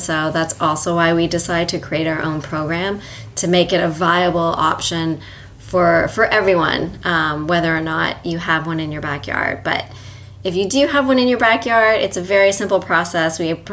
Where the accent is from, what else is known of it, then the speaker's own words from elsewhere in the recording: Toronto, Ontario, Canada; And I grew up in Toronto, Canada, where composting was the norm.